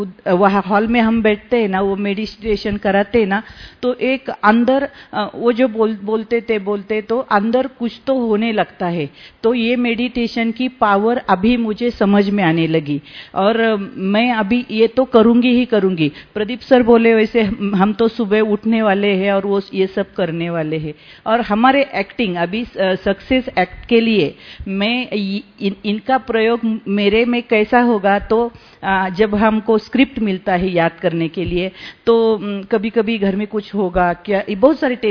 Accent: Pune, Maharashtra, India; मैं महाराष्ट्र पुणे से हूँ और मैं यहाँ पहली बार आई हूँ

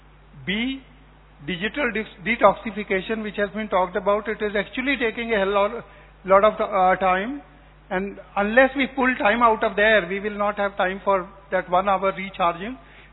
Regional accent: Delhi, India; I am from Delhi

